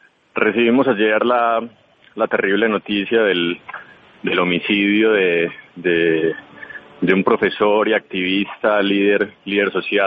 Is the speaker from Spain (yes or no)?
no; Colombia; entender que como país, como colombianos, no podemos tener un norte diferente